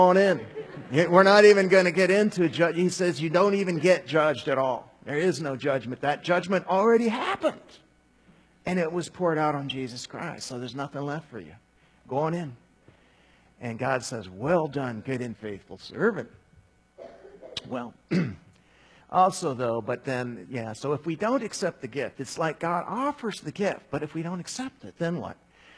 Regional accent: Scotland, United Kingdom; I'm Scottish.

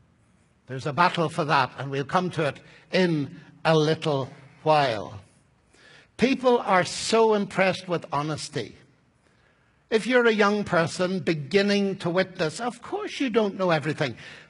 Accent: Ireland; Often, I get excited. I'm an Irishman, you see. So I have to watch my temperament.

